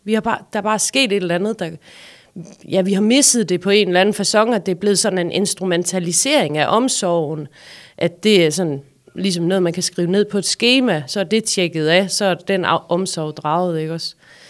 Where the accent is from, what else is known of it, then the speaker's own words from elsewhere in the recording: Løkken-Vrå, North Denmark Region, Denmark; da jeg var barn, og jeg voksede op i Løkken-Vrå Kommune